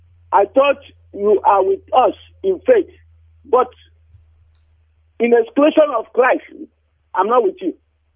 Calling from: Aba, Abia, Nigeria; I'm calling from Aba.

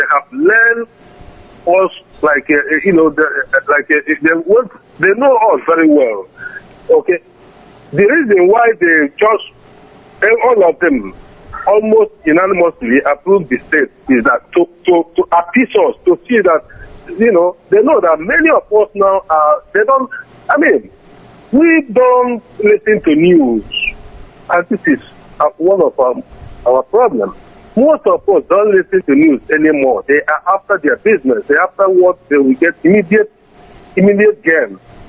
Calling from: Verona, Veneto, Italy; I'm calling from Verona, Italy.

